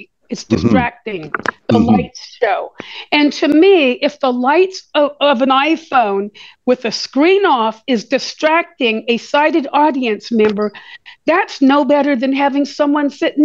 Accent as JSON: {"language": "English", "region": "California", "country": "United States", "lives_now": "Sacramento, United States", "said": "And I came to Sacramento from the Bay Area."}